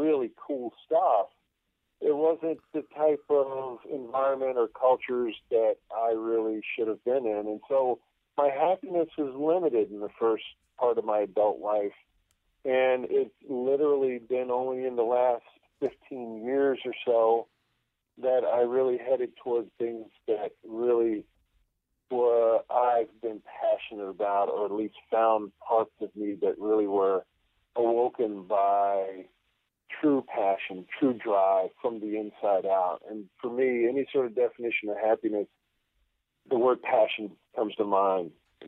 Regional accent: New York, United States; also born or lived in North Carolina; Well, you know, the thing is, I was raised in New York, mm-hmm. but I was actually born in North Carolina, along with just about my entire family.

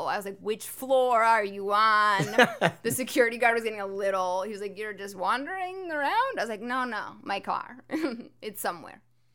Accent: New York City, New York, United States; I grew up in New York City, so I don't even know what a farm is.

